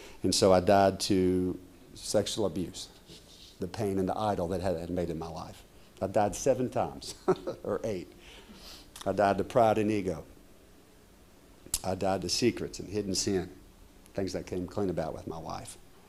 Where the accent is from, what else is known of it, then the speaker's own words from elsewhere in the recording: Kentucky, United States; I come from Kentucky, the land of bourbon.